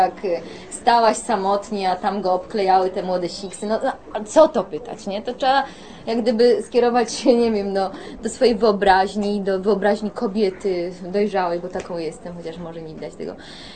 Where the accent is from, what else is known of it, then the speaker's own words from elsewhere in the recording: Silesian Voivodeship, Poland; jestem Ślązaczką